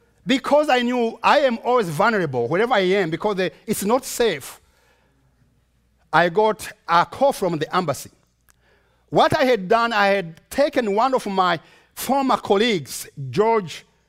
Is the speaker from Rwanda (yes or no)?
yes; Rwanda; I am a Rwandese, but I am an American too.